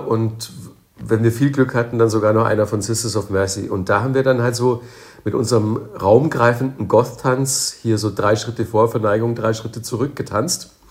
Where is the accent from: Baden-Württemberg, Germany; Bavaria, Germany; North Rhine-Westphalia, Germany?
Bavaria, Germany; Manching; ich komme ja aus Manching bei Ingolstadt